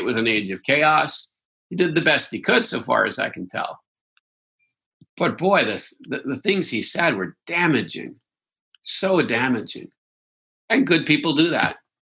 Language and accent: English; Wisconsin, United States; Now, I'm from Wisconsin, so I get it.